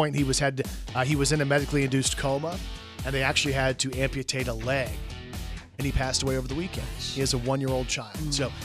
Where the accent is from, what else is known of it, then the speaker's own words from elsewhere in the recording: Dallas, Texas, United States; You know, I'm from Dallas, the Dallas area. My hometown had a fireworks show over the weekend